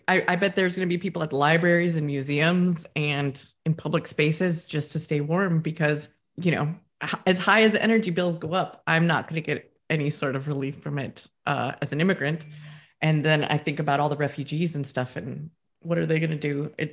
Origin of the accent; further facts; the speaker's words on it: United States; now in Edinburgh, United Kingdom; I live in the southern part of Edinburgh And I do, as an American, I find it objectively hilarious